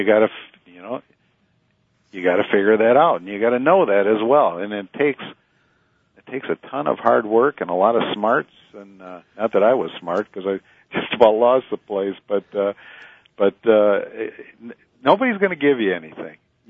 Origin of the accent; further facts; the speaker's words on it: Sauk City, Wisconsin, United States; also born or lived in Prairie du Sac; I'm from Sauk City and Prairie du Sac. You know, I'm surrounded by the ag community.